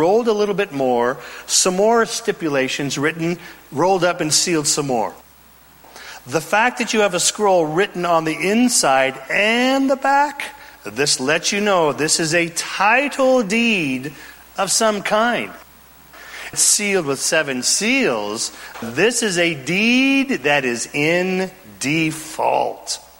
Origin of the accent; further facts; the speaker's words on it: Redding, California, United States; I'm from Redding, California. We are in the pot-growing capital of the world, I'm pretty sure.